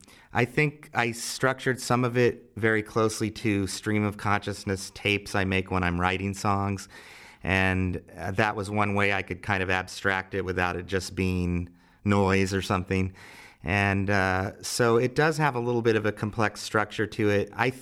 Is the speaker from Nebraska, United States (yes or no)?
yes; Lincoln, Nebraska, United States; they came through my hometown of Lincoln, Nebraska, and played there when I was in high school.